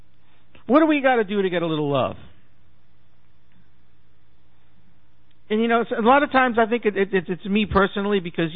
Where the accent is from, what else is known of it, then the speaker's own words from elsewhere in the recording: Brooklyn, New York, United States; As I told somebody once, I said, look, damn it, I'm from Brooklyn. We invented cursing.